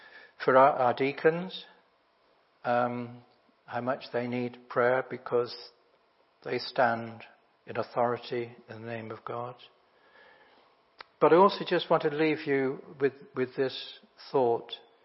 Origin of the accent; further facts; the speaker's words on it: United Kingdom; I think we're very British sometimes.